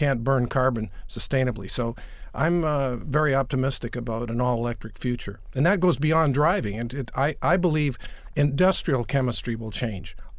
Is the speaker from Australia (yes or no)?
no; Canada; I'm originally from Canada, so you put me in an uncomfortable position.